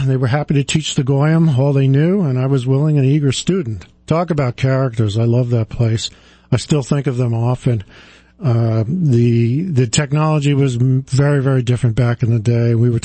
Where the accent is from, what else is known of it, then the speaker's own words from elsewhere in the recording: Staten Island, New York, United States; I grew up in Staten Island attending Catholic schools.